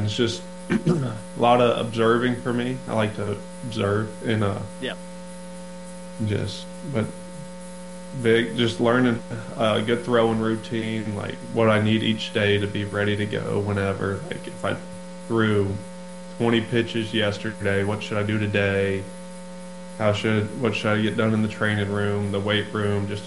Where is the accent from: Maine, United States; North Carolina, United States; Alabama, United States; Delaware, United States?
North Carolina, United States; also born or lived in Atlanta; because I was born in Atlanta, so, and then North Carolina.